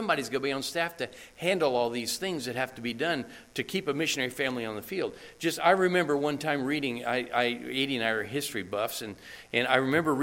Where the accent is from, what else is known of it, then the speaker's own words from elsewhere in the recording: United States; You can't just go, especially as an American.